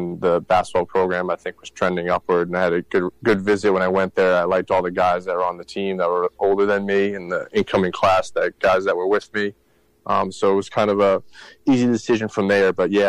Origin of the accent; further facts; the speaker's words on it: Massachusetts, United States; I grew up in Massachusetts, went to Central Catholic High School in Lawrence, Mass.